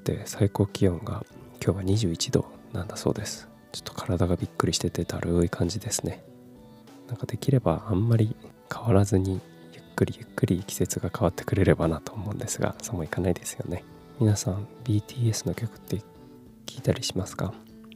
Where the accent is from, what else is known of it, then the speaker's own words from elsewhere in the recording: Kumamoto, Japan; moved away as an adult; also born or lived in Fukuoka / Tokyo; 18歳から福岡、30歳から東京で暮らし、退職を機に地元の熊本に帰ってきた36歳無職の僕が、